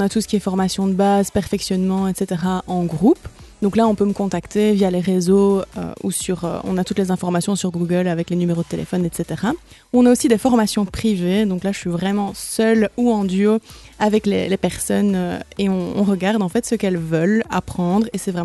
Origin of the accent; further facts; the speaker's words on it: Liège, Wallonia, Belgium; now in Waremme, Belgium; Nous, on vient de Liège, on a beaucoup plus de concepts, etc.